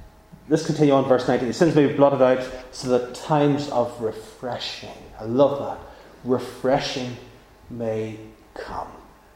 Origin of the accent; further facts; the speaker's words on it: Northern Ireland, United Kingdom; when I grew up in Northern Ireland, I worked often on farms